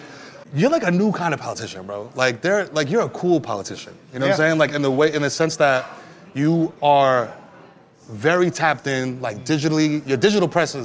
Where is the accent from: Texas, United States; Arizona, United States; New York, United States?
New York, United States; Bronx; and he's from Brooklyn. And I'm not. I'm from the Bronx.